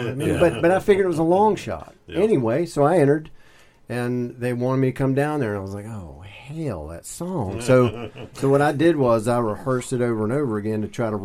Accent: Southern United States, United States; But, you know, I am a Southern boy, and so I grew up in the Bible Belt, and so like any other Southern kid, I was, you know, filtered through Bible studies

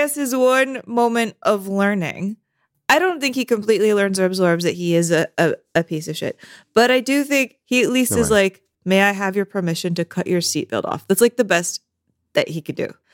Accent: San Antonio, Texas, United States; now in Los Angeles, United States; Because yeah, I grew up in San Antonio, Texas. And when I moved to LA, I really had a lot of culture shock

